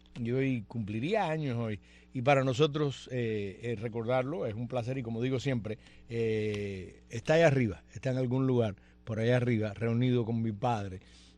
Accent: Cuba; esa pequeña isla que es de todos nosotros, los que somos cubanos

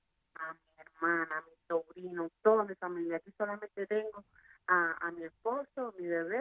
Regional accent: Wajay, Havana, Cuba; Yo soy cubana, de La Habana. Del Guajay.

